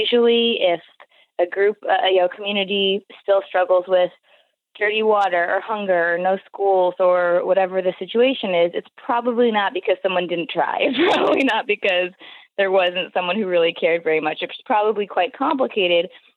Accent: United States; Yeah, I'm American

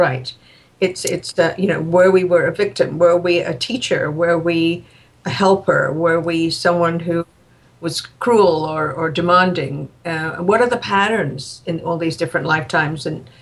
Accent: England, United Kingdom; And, of course, growing up in England, you always know that this – we are more than we seem

